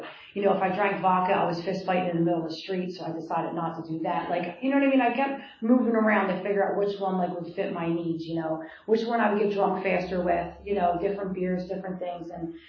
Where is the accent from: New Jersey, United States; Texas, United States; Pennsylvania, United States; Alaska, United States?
Pennsylvania, United States; Philadelphia; I'm born and raised in Philly. I'm a middle child.